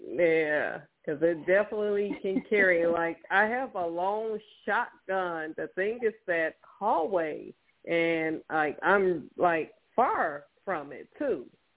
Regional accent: Chicago, Illinois, United States; And I'm originally from Chicago, so I came back home in 2006.

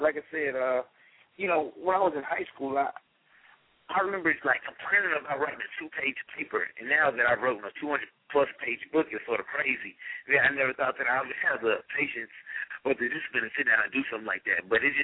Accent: Memphis, Tennessee, United States; also born or lived in Nashville / Atlanta; now in Chicago, United States; Well, I'm originally from the southeast area. I grew up in Memphis. I lived in Nashville. I lived in Atlanta. I actually live in Chicago, Illinois now.

